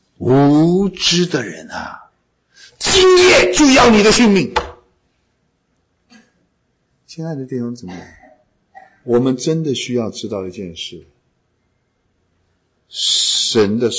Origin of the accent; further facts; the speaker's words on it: China; 跟我们中国人吃乳猪差不多啊。